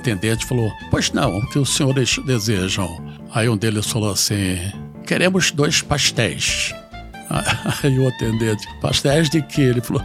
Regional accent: São Paulo, Brazil; Hoje eu tenho de contar de São Paulo, porque já falei de outros estados, com o Bahia, e agora então tenho de falar da minha terra.

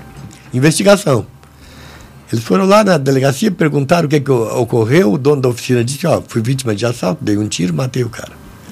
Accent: São Paulo, Brazil; now in Brasília, Brazil; Eu sou de São Paulo.

